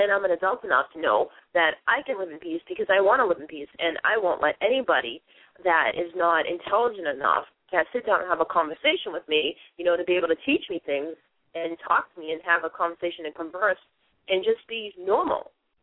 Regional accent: Revere, Massachusetts, United States; I would love to see it being shown in a movie theater that I grew up in Revere, Massachusetts, because the parking is great.

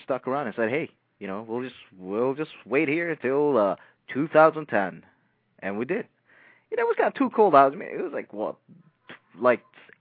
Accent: Philippines; I'm Filipino, so we in the Philippines, we do celebrate.

